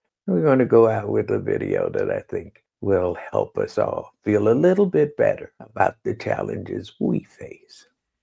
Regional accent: United States; But I grew up in America in the 50s and 60s when there wasn't a whole lot of representation.

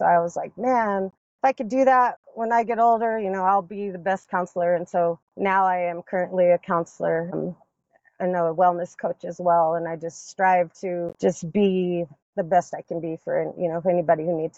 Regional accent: Denver, Colorado, United States; also born or lived in New Jersey; So I grew up in Denver, moved here when I was three from New Jersey.

